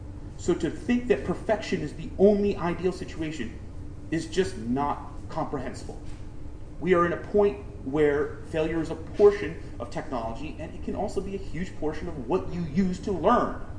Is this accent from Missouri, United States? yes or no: no; New York, United States; So I said, all right, I'm from New York.